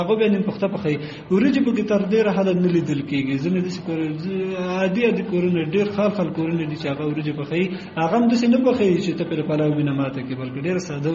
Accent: Kunar, Afghanistan; زه اصلا د کونړ ولایت اوسېدونکی یم.

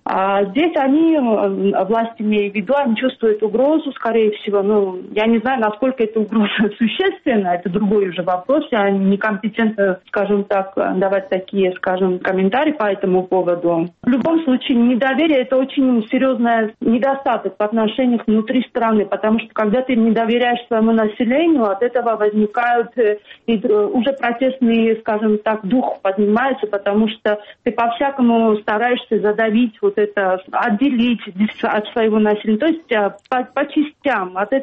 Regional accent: Akhalkalaki, Samtskhe-Javakheti, Georgia; почему я из Ахалкалаки поехала туда

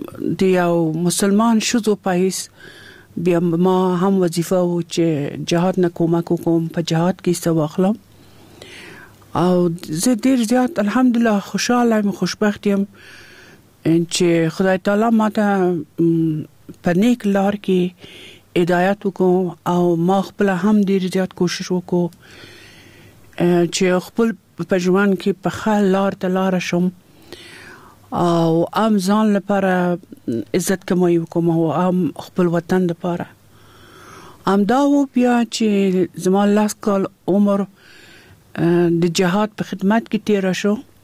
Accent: Kabul, Afghanistan; زه د کابل یم او په کابل ښار کې پیدا شوم. دم دلته په کابل کې ما سبق ویلی ده.

